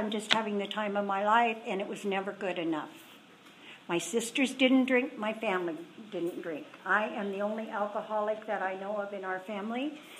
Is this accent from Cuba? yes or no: no; Oregon, United States; I was raised in Oregon on a big, beautiful, wonderful farm with German parents.